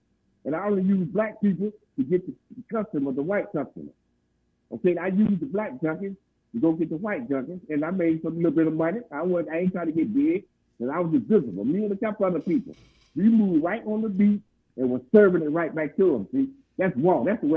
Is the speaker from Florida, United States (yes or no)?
yes; Florida, United States; I'm from South Florida.